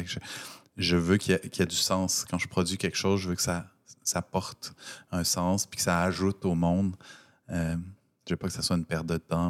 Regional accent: Quebec City, Quebec, Canada; born there; moi, je suis né à Québec. J'ai encore des racines puis des réflexes dans cette ville-là.

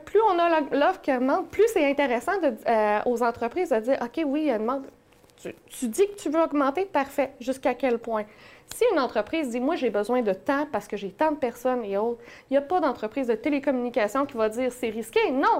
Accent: La Tuque, Quebec, Canada; Je suis originaire de Latuc.

